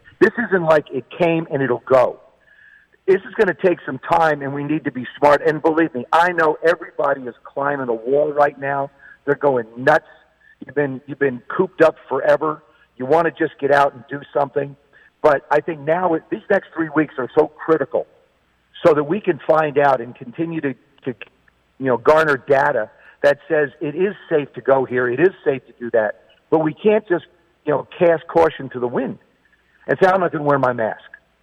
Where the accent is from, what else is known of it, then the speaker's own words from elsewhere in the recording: New Jersey, United States; Growing up in Jersey, I used to listen to ABC